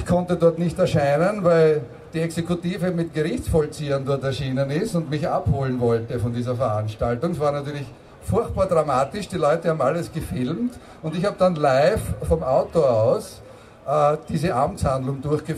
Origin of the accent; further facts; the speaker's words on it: Austria; Ich komme aus Österreich, das war nicht zu überhören.